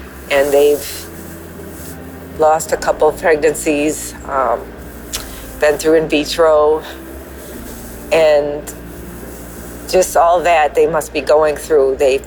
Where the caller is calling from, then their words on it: Cleveland, Ohio, United States; Hi, I'm calling from Cleveland.